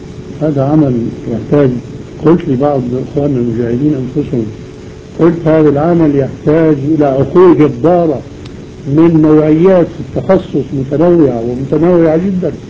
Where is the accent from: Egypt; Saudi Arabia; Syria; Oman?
Syria; Damascus, Damascus Governorate; مثل ما بيقولوا الشوام عندنا في الشام، عصاي بتجمعهم عصاي بتضطرهم.